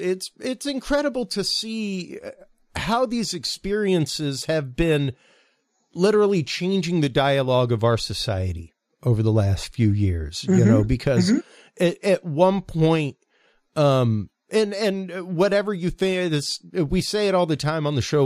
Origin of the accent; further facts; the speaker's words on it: Houston, Texas, United States; And I thought that was right from my hometown of Houston.